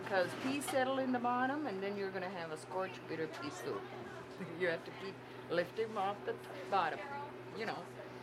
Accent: United States; I love to speak the Finnish language. God. I'm American Finn. My Finn is not very good, but anyway, I'm proud to speak it.

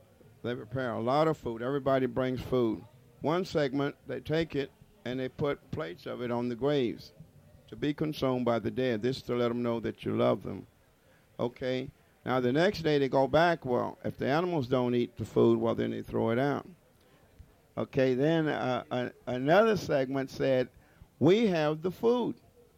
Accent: Brackettville, Texas, United States; also born or lived in Del Rio; I'm from Del Rio, Texas. It's down on the border, 150 miles west of San Antonio, Highway 90, on your way to El Paso.

